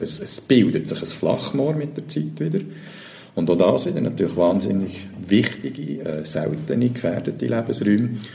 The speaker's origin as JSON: {"language": "German", "country": "Switzerland"}